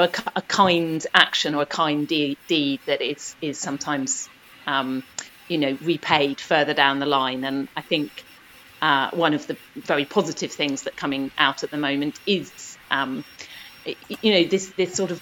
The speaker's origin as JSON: {"language": "English", "region": "East of England", "country": "United Kingdom", "tie": "born or raised there", "said": "when I was a teenager growing up in Norfolk"}